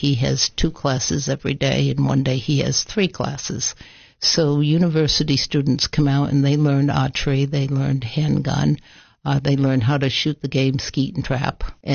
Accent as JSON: {"language": "English", "region": "Rhode Island", "country": "United States", "lives_now": "Putnam County, United States", "said": "you came to my office, and you said, I'm from Rhode Island, and I used to do cookies"}